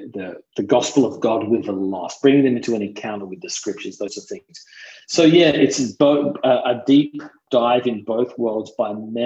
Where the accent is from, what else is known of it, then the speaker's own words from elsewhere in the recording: Adelaide, South Australia, Australia; moved away as an adult; I'm originally from Adelaide, South Australia. So I lived in Australia till I was 20.